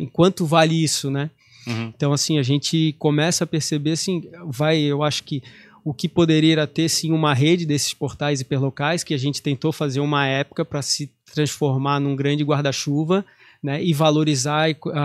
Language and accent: Portuguese; Santa Catarina, Brazil; eu como sou manezinho aqui, né, da Carmela Dutra